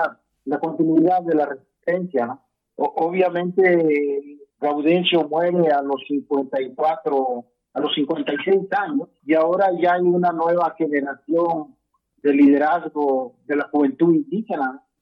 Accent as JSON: {"language": "Spanish", "town": "Acatlán", "country": "Mexico", "tie": "born or raised there", "said": "en mi pueblo, en Acatlán, pues van alrededor de 75 muertos en una pequeña comunidad indígena de 5.000 habitantes."}